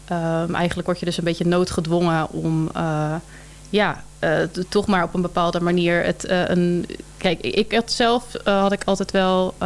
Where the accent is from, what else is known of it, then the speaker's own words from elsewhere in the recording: South Holland, Netherlands; Dus ik ben eigenlijk altijd opgegroeid in de Berkel en Bergsehoek.